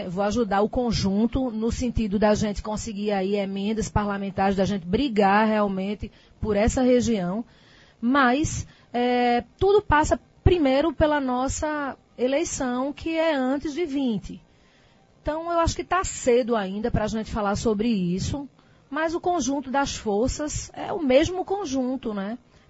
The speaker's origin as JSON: {"language": "Portuguese", "town": "Afogados da Ingazeira", "region": "Pernambuco", "country": "Brazil", "tie": "born or raised there", "said": "nasci em Afogados da Ingazeira, morei em Afogados da Ingazeira, e a gente conhece as pessoas, conhece as famílias"}